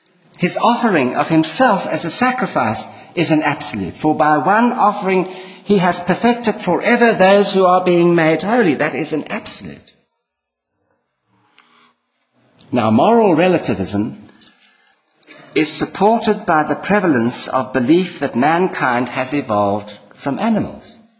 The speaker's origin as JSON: {"language": "English", "country": "South Africa", "tie": "born there", "said": "And as a South African born, I can't understand this fox thing either."}